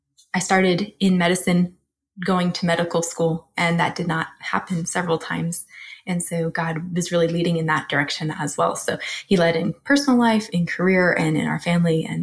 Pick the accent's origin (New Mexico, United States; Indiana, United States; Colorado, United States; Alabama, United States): New Mexico, United States; also born or lived in Arizona / New York; I might say I grew up in New Mexico, which is true. I might say I grew up in Arizona, which is true. And I might say I grew up in New York, which is also true.